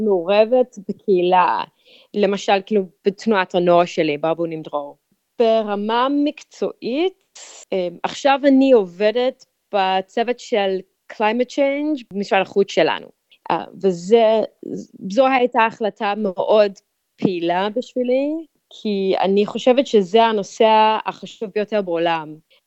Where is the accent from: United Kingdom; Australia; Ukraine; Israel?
Australia; Melbourne, Victoria; also born or lived in Perth; נולדתי בפרס, בווסטרן אוסטרליה, אבל כאילו באמת גדלתי במלבורן.